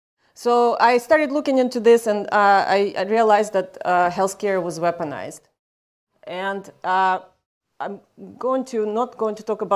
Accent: Ukraine; moved away as an adult; now in United States; I am originally from Ukraine. I came to study in the US for my graduate degree at Dartmouth College

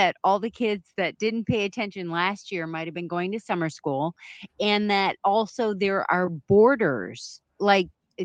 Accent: Chicago, Illinois, United States; accent: Midwestern; Use guys is a Midwestern accent. I'm originally from Chicago.

